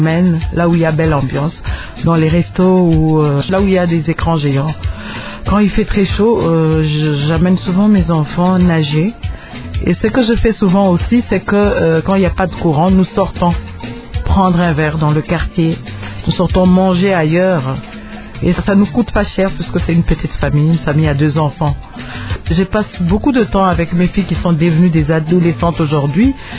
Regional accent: Lubumbashi, Haut-Katanga, DR Congo; Voilà pourquoi certains collègues m'appellent … J'ai grandi au Katanga, plus précisément à Lubumbashi. J'ai fait mes études primaires et secondaires à l'Institut Madini.

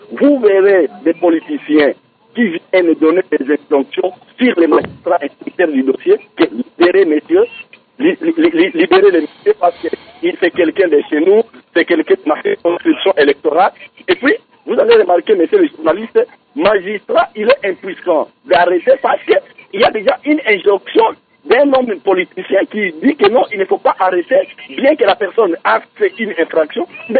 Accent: Kindu, Maniema, DR Congo; ce sont des cas fréquents ici à Kindu, chez nous à Kindu.

